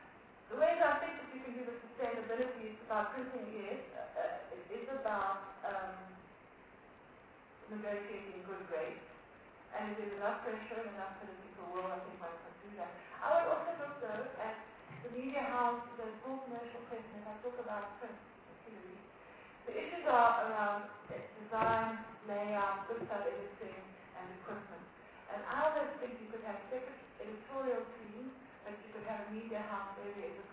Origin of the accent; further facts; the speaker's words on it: Eastern Cape, South Africa; English is a second language; I come from the Eastern Cape, which is always divided. We're known for that.